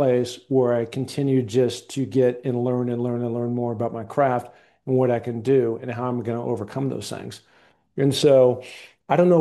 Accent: Seattle, Washington, United States; I started climbing little things up in the Northwest. I grew up in Seattle.

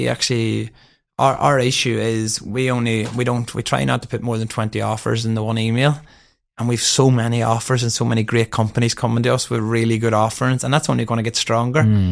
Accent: Northern Ireland, United Kingdom; even though I'm from County Down.

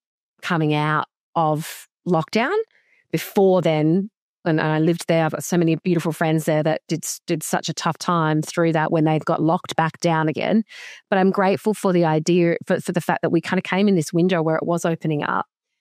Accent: Western Australia, Australia; we were not allowed to come back home to my home state of WA at the time.

